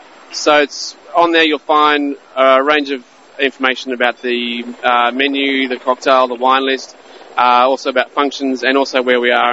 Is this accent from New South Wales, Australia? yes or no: yes; New South Wales, Australia; I'm from Australia originally, from Sydney and from the north coast of New South Wales. Grew up on a farm